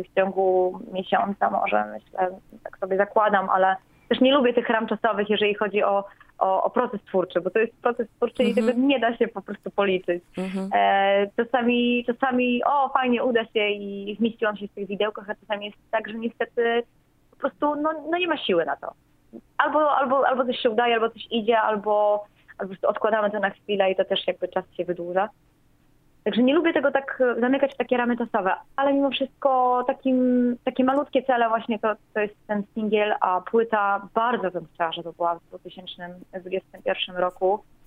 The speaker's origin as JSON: {"language": "Polish", "region": "Warmian-Masurian Voivodeship", "country": "Poland", "said": "Ja w ogóle, wiesz, pochodzę z małego miasteczka, z Warmii, z urokliwego po prostu miejsca."}